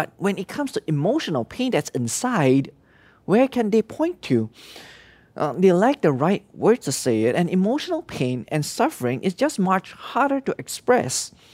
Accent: Hong Kong; moved away; You know, even me, your dad, when I came over from Hong Kong, I lost my friends.

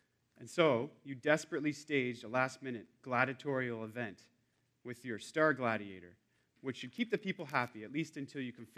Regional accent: Nova Scotia, Canada; now in Vancouver, Canada; yes, that's a Dutch name. My father was born in Holland, but I, on the other hand, like I said, grew up in Nova Scotia, so I'm pure Canadian. I've been in Vancouver for about 8 years now

